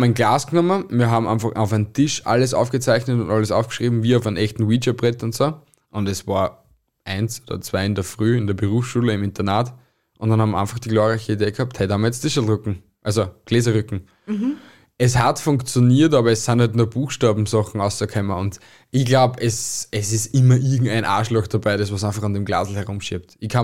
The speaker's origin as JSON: {"language": "German", "town": "Kempten", "region": "Bavaria", "country": "Germany", "tie": "born or raised there", "said": "ich bin in Klein-Istanbul großgewachsen, also Kempten"}